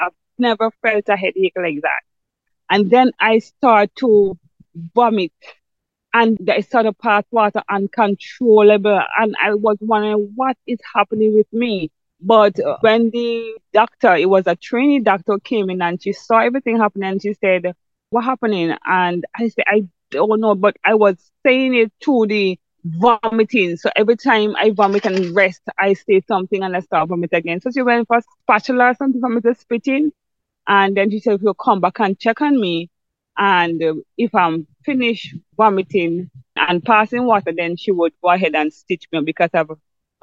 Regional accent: Jamaica; moved away as an adult; now in Barbados; I was born in Jamaica, and all my life I grew up in Jamaica.

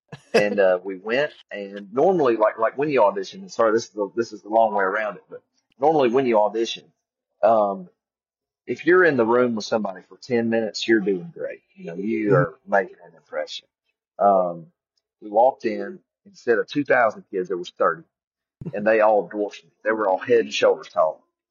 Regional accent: Clanton, Alabama, United States; Clanton, my hometown in Alabama's got 9,000 people in it. Like I said, most of them are peach farmers.

